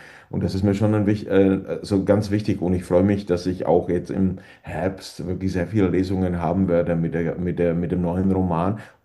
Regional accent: Lomnice nad Popelkou, Liberec Region, Czechia; aus Lomnice nad Popelkou, wo ich aufgewachsen bin

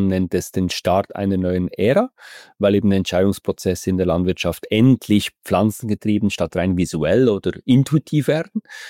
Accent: Bern, Switzerland; ich bin auch Berner, gell?

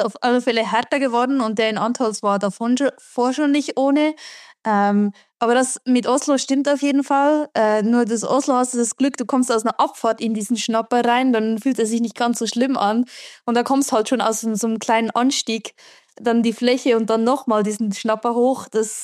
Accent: Engelberg, Obwalden, Switzerland; ich komme ursprünglich aus Engelberg und bin eigentlich auch noch wohnhaft in Engelberg, aber mein Mann wohnt halt in Ruhpolding und darum bin ich auch viel hier.

